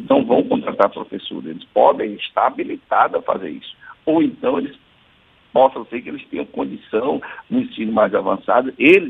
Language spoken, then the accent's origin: Portuguese; Ceará, Brazil; now in Fortaleza, Brazil; Eu vim do interior, do Ceará, para Fortaleza, e aqui cheguei analfabeto